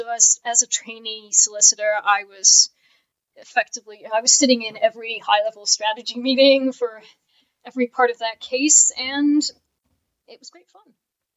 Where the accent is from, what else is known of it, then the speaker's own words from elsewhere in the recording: Shrewsbury, West Midlands, United Kingdom; now in London, United Kingdom; Well, I'm from Shrewsbury, or Shrewsbury, depending on the side of the river you originate from. I live in London now.